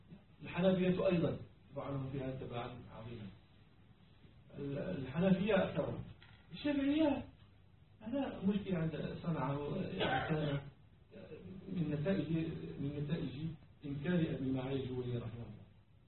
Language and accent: Arabic; Morocco; نحن عندنا في المغرب زرع عنب أنواع